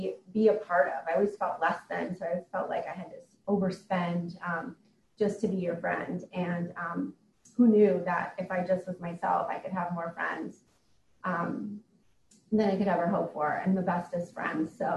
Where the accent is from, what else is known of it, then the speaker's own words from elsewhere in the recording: Minnesota, United States; I grew up in Minnesota and started drinking when I was a teenager.